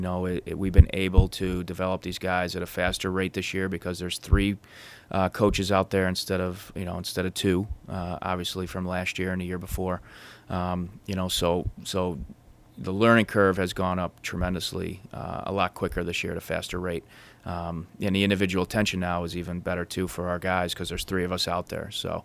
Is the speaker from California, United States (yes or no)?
no; Syracuse, New York, United States; And me being from the East Coast my whole life, and now seeing, in hotbeds as well, growing up in Syracuse, now I'm out here, and, the Ohio, the Columbus area